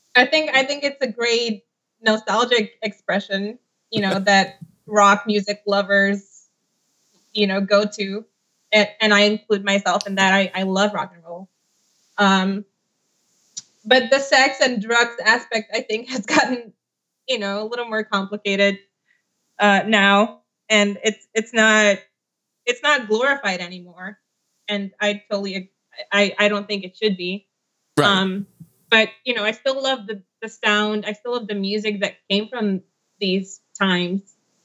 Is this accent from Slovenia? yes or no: yes; Slovenia; now in Los Angeles, United States; I come from Slovenia, and now I live in Los Angeles.